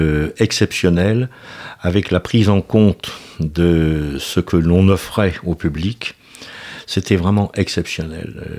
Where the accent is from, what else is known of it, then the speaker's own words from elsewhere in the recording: Nantes, Pays de la Loire, France; Alors il se trouve que je suis nantais, je m'excuse auprès des Angevins, je suis nantais et fier de l'être